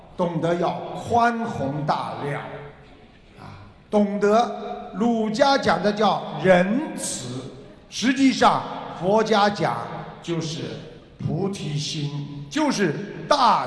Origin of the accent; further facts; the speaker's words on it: China; 我们中国的传统文化真的是非常非常的好